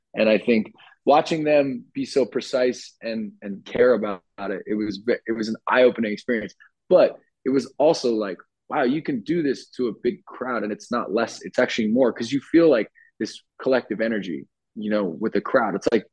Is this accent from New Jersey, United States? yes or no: yes; New Jersey, United States; growing up in New Jersey, like I mentioned earlier